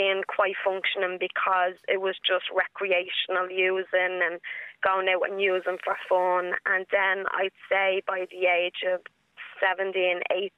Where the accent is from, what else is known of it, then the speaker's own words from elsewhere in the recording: Dublin, Leinster, Ireland; now in Gorey, Ireland; I'm a Liberties girl. I'm living in Gorey at the moment, so I'm a Wexford girl now.